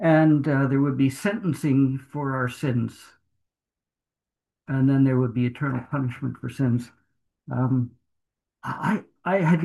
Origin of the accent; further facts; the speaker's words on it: Port Alberni, British Columbia, Canada; born there; I was born in Port Alberni to German immigrants. And they were living in Port Alberni. And they came from Germany